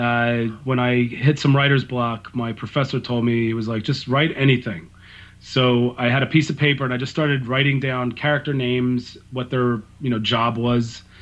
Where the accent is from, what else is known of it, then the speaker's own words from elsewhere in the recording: Philadelphia, Pennsylvania, United States; I'm from Philadelphia.